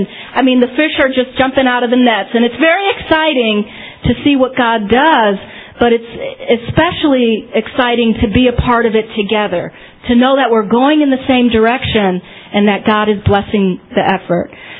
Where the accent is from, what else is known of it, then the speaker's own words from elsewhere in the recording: United States; born there; Because even though I can speak a little Spanish, I'm still American. I was born in this country.